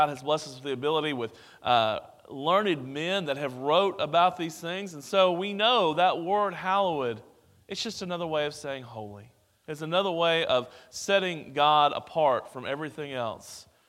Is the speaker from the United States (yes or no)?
yes; Houston, Texas, United States; Growing up in the Houston area, I was very aware of the West University congregation and your years of service in this part of Houston.